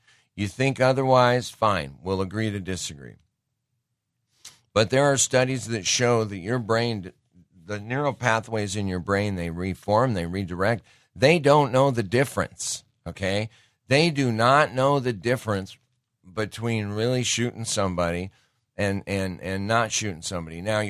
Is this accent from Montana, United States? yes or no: yes; Montana, United States; I grew up in Montana, and from the time I was a little kid, I got to shoot a gun.